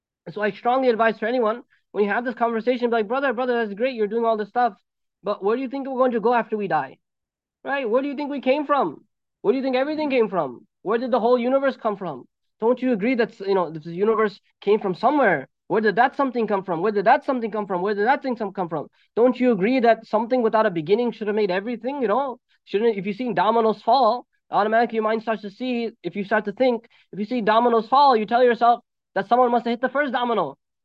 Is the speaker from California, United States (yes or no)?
no; New York, United States; I'm from New York, but because I spent so much time in Massachusetts now, everyone thinks I'm from Massachusetts.